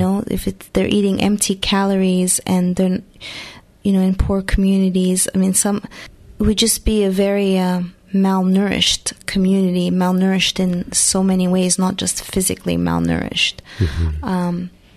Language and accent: English; Canada; and I'm Canadian, by the way